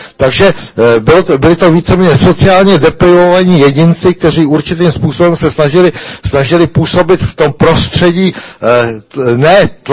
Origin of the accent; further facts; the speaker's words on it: Prague, Czechia; Vyrůstal jsem ve Vršovicích a v té oblasti tato skupina, tato subkultura vznikala.